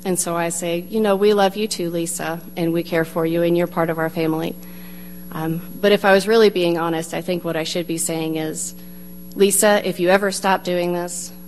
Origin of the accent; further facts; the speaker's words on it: Michigan, United States; I grew up in Michigan, and our cornbread was really more like corn cake.